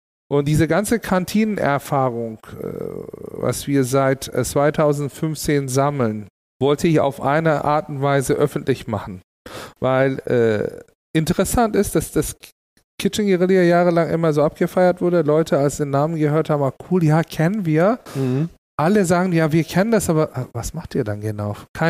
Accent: Istanbul, Turkey; born or raised there

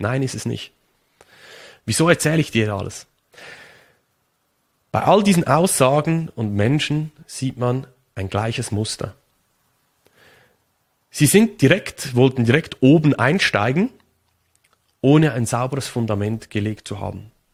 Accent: Switzerland; ich als Schweizer

